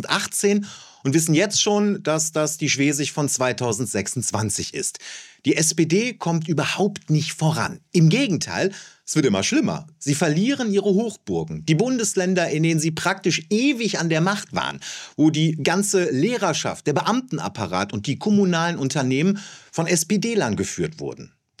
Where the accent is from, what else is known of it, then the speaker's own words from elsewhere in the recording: Berlin, Germany; als Berliner nennen wir euch jetzt mal 3 davon.